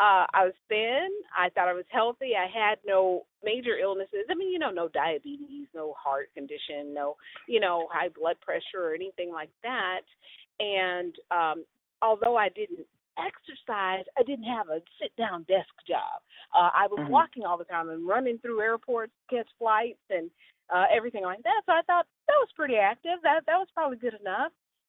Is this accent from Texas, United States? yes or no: yes; Dallas, Texas, United States; I am from Dallas, Texas, and I've spent the last 20 years traveling the globe